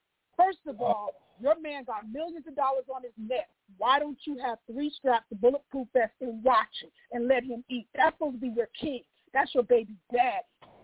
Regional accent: Westport, Connecticut, United States; now in California, United States; I'm from Westport, Connecticut. So, and my cousins live in Brooklyn, off of Troop Avenue. But I live in Cali now.

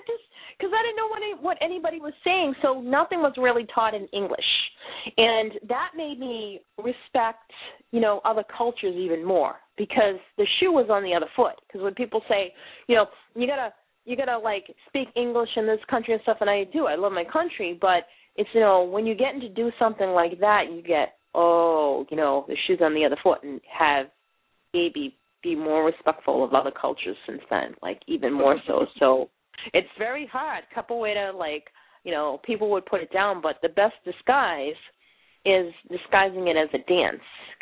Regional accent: Boston, Massachusetts, United States; accent: Boston; I do apologize because with my Boston accent, I kind of actually butcher people's names

